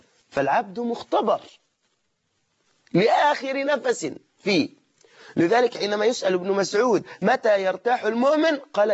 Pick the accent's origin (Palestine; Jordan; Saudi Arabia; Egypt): Egypt